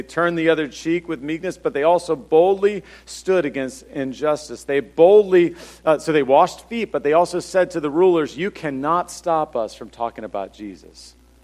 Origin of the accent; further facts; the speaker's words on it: Washington, District of Columbia, United States; I grew up in the early 90s when, I grew up around Washington, D.C., and it was really cool to wear untied Timberland boots.